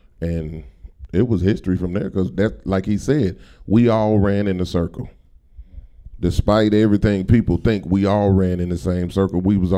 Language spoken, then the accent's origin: English; Memphis, Tennessee, United States; also born or lived in California; But back then when me and Squeaky, like I met, when I moved here from California, a lot of people don't understand. I'm not from Memphis, but I'm Orange Mound for life.